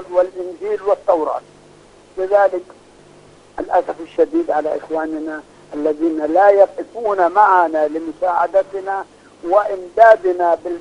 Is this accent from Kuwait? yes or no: no; Palestine; نحن كفلسطينيين وكعرب وكمسلمين